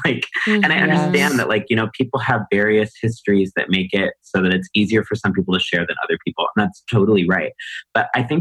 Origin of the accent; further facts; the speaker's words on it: Texas, United States; growing up in Texas, every time I displayed myself